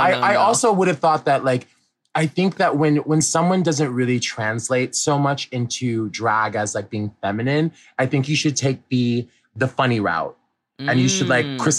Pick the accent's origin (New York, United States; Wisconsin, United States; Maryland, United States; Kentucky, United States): New York, United States; New York City; where you from? I was like, I'm from New York, bitch.